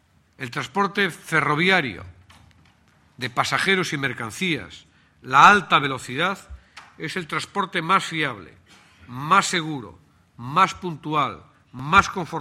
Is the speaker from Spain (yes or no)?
yes; Galicia, Spain; que soy gallego, de una tierra española que comparte con Portugal la lengua y otras esencias fundamentales del ser y sentir de las gentes